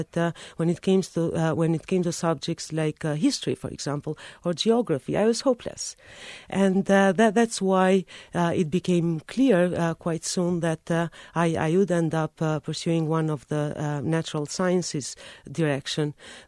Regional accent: Albania; English is a second language; now in United States; that was one of the surprising findings I had when I moved from Albania to the States. In those days in Albania, at least in my experience, people never thought of a girl's profession and a boy's profession.

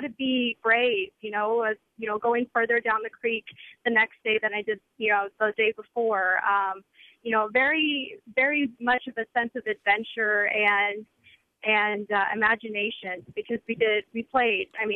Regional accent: Missouri, United States; also born or lived in Des Moines, Iowa; Well, I grew up in Southeast Missouri, although I was born in Des Moines.

